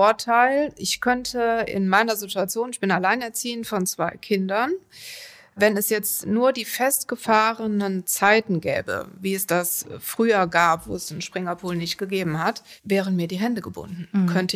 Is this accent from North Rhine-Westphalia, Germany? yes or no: yes; Bonn, North Rhine-Westphalia, Germany; ich komme ja aus Bonn